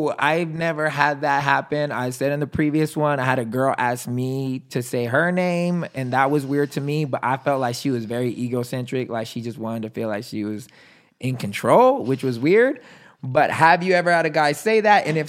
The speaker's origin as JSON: {"language": "English", "country": "France", "second_language": "English", "said": "Excuse my French. I'm from France."}